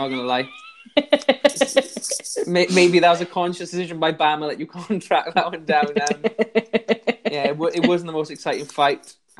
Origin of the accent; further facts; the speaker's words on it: Wales, United Kingdom; But unfortunately, it's the same night as Cage Warriors Academy Wales. A show in my hometown that I can't really turn down. You know, you've got a lot of homegrown Welsh talent coming up on there.